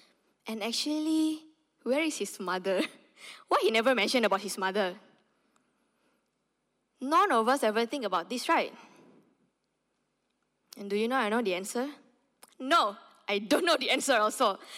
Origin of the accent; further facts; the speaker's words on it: Indonesia; English is a second language; I come along from Indonesia, right?